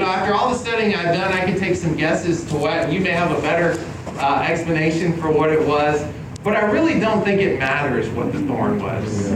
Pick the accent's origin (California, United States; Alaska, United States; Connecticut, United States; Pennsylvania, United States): California, United States; we're from California, so we have deserts out there, and we can see a lot of cactus.